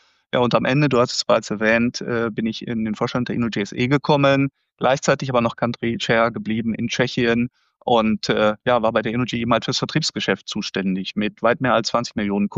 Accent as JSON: {"language": "German", "town": "Wesel", "region": "North Rhine-Westphalia", "country": "Germany", "tie": "born or raised there", "also_born_or_lived": "Düsseldorf / Münster / Frankfurt", "said": "Ich bin 58 Jahre alt, gebürtig aus Düsseldorf. Ich bin in Wesel am Niederrhein aufgewachsen"}